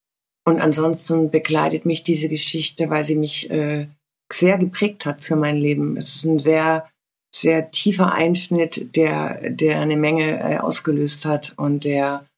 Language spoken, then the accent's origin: German; Kindisch, Saxony, Germany; also born or lived in Bautzen; Ich bin 54 Jahre alt, geboren in Bautzen. Aufgewachsen bin ich in einem, also gefühlt dachte ich immer, es ist das kleinste Dorf, das es auf der Welt gibt, weil ich habe Schwierigkeiten gehabt, das teilweise auf der Karte zu finden, weil das Dorf heißt Kindisch